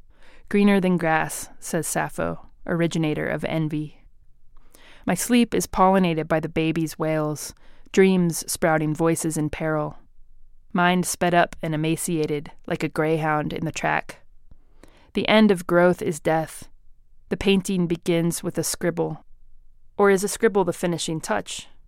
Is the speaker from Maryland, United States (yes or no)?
no; Georgia, United States; now in Denver, United States; My wife and I both grew up in the South. She grew up in Virginia. I grew up in Georgia.